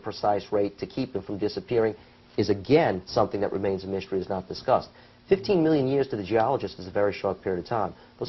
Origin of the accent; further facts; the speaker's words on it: Louisiana, United States; That's my hometown, so I can talk about that.